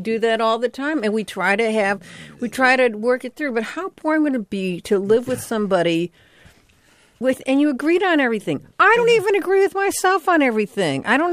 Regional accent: Chicago, Illinois, United States; And that's because I grew up in South Chicago.

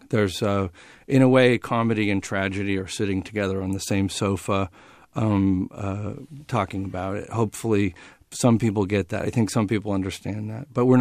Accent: Berkeley, California, United States; also born or lived in Sacramento; Well, I grew up in Berkeley, and I had to move to Sacramento as a teenager, and I really hated it at first.

